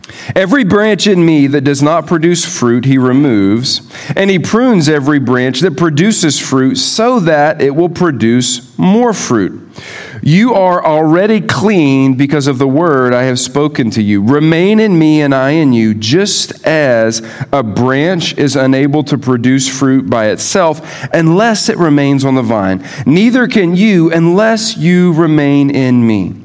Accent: Houston, Texas, United States; now in Tennessee, United States; Growing up in Houston, we had 1.5 seasons. It was hot and really hot.

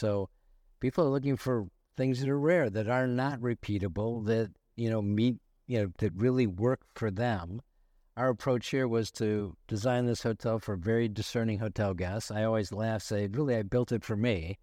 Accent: Michigan, United States; Well, I grew up in Michigan, not far from where you lived for a while there. I lived just outside of Detroit.

